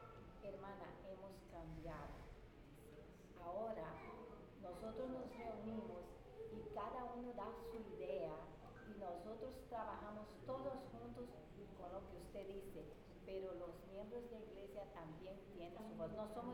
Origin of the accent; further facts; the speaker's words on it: Brazil; Eu sou brasileira e em meu país a coisa é os pastores.